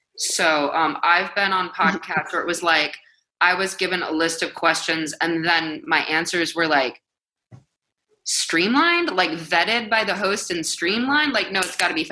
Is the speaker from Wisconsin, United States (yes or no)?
yes; Madison, Wisconsin, United States; born there; moved away as an adult; now in New York, United States; I was born in Madison, Wisconsin. I moved to New York in 2004 to go to graduate school here.